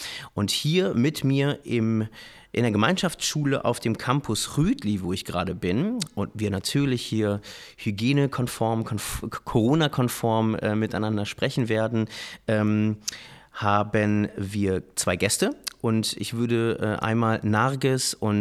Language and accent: German; Berlin, Germany; Ich bin Berliner, habe israelische Wurzeln